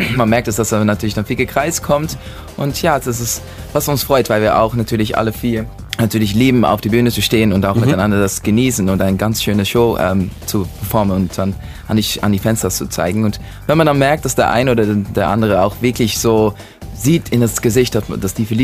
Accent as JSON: {"language": "German", "country": "Netherlands", "tie": "born or raised there", "second_language": "German", "said": "Bei uns gibt es nicht nur auf der Grenze und ich bin in der Mitte aufgewachsen."}